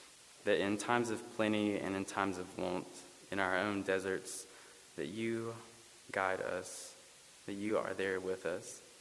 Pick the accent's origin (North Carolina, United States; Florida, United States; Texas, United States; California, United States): North Carolina, United States; Shelby; But I'm from the area. I grew up in Shelby